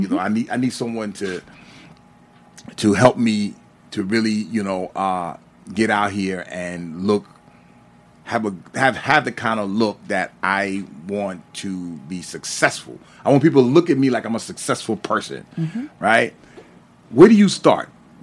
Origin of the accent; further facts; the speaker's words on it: Brooklyn, New York, United States; Growing up in Brooklyn, during my era, you know, I go back a little bit.